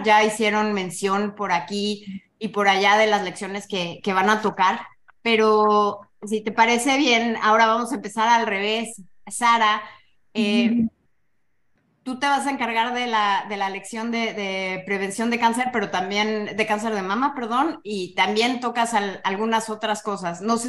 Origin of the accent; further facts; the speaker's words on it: Mexico; yo como mexicana